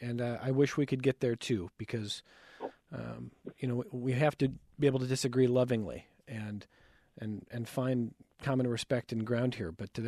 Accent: United States; But I am angry as an American what happened, but I'm also very sad.

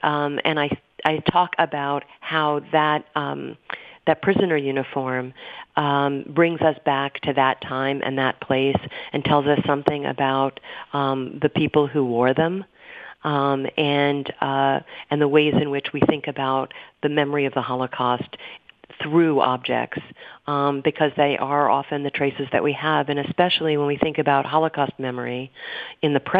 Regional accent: Dover, Delaware, United States; I'm from Dover, Delaware, and Delaware, as you know, is a small state.

